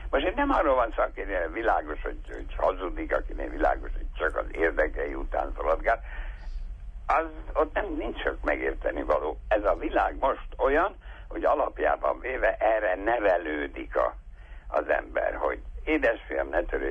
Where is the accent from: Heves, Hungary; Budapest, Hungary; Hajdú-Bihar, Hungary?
Budapest, Hungary; amikor én, mint pesti zsidó kisfiú, hát üldözött voltam